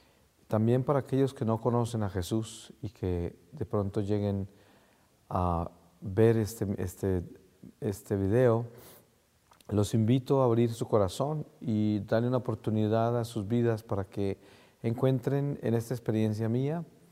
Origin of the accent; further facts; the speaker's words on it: Colombia; nací en Colombia, en un pueblo pequeño en las montañas de los Andes. Nací en una familia católica y crecí con todas las enseñanzas de la Iglesia Católica, las tradiciones de la Iglesia Católica.